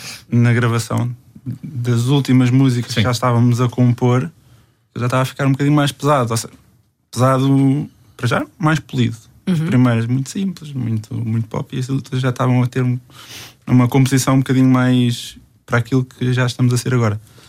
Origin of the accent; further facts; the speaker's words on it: Portugal; Nós somos portugueses.